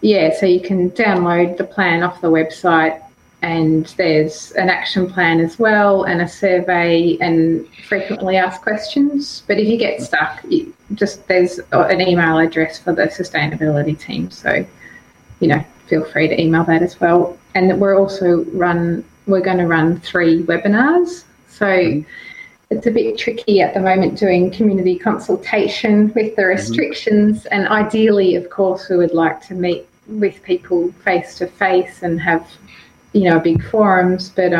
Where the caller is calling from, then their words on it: Healesville, Victoria, Australia; I'm calling from my home in Healesville, and I'm looking out across a very rainy valley.